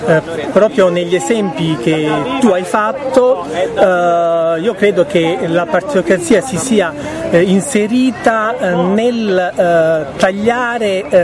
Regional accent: Praia a Mare, Calabria, Italy; Io sono di Praia

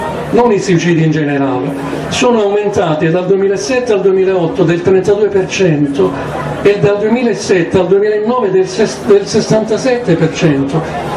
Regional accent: Calabria, Italy; E noi credo, come calabresi, questo impoverimento lo tocchiamo con mano, lo verifichiamo.

